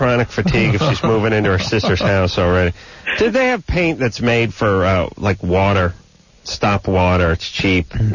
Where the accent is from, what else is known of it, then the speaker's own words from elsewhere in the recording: West Coast, United States; I come from the West Coast. I don't deal with basements. I never dealt with basements. We don't have any out here.